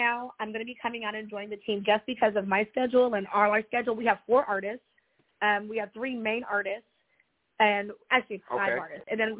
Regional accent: Texas, United States; I went to Full Gear with no jacket, and everyone was like, where's your jacket? I'm like, I'm from Texas.

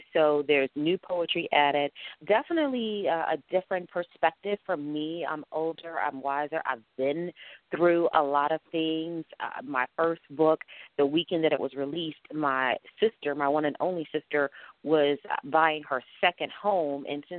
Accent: North Carolina, United States; I'm originally from North Carolina, so you definitely get that perspective.

